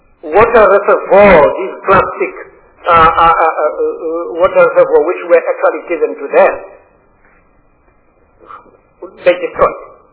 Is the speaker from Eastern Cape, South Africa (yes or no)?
no; Gauteng, South Africa; I am from Gauteng.